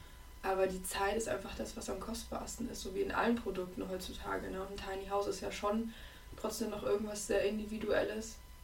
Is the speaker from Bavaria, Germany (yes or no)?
yes; Munich, Bavaria, Germany; Ja, ursprünglich aus München, so richtige Stadtkinder.